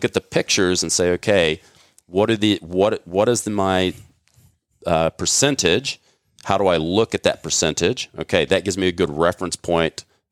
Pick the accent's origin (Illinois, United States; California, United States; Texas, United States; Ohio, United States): Texas, United States; Because growing up in Texas, I had to play against some of these guys who went to play pro ball